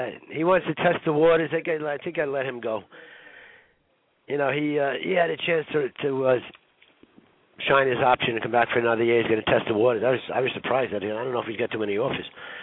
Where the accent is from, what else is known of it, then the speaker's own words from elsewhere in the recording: Brooklyn, New York, United States; born there; I had switched over to the Nets because I was born in Brooklyn.